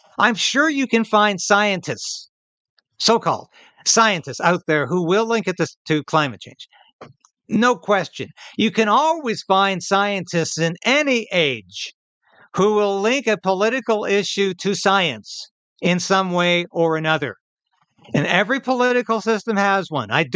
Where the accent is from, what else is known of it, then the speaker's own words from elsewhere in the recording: British Columbia, Canada; where I grew up in Vancouver Island